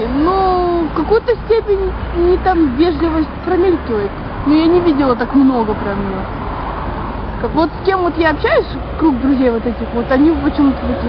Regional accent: Kazakhstan; Короче, я приехала из Казахстана.

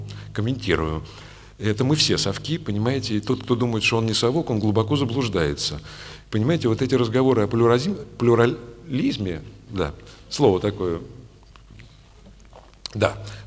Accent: Moscow, Russia; Я вырос на Таганке, я таганского разлива человек

